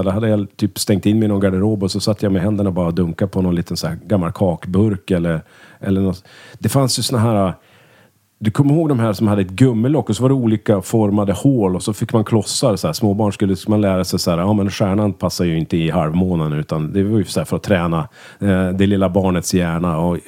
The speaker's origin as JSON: {"language": "Swedish", "town": "Örnsköldsvik", "region": "Västernorrland County", "country": "Sweden", "tie": "born or raised there", "said": "vi är från Örnsköldsvik då. Växte upp tillsammans från lekisåldern och gick i samma klass hela skolgången."}